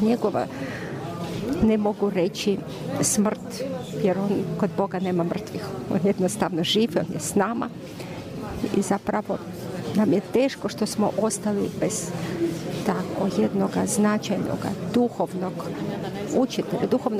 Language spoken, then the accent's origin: Croatian; Russia; now in Zagreb, Croatia; Iz Zagreba, ali ja sam Ruskinja, da, evo, tako, živim tu dosta dugo.